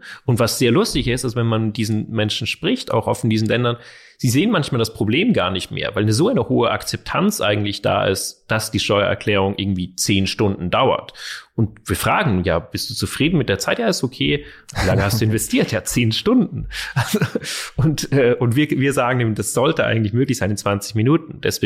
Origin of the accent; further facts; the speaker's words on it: Zurich, Switzerland; Wir sind aufgewachsen in Zürich zusammen